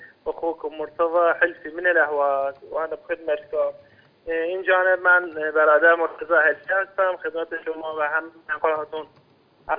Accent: Ahvaz, Khuzestan, Iran; بله من عرب شیعه ایران از اهواز هستم.

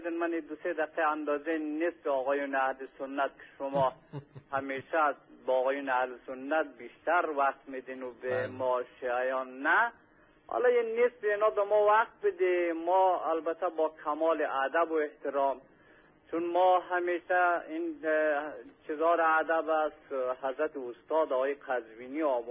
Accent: Afghanistan; خدا شاهدم من یه افغانی هستم.

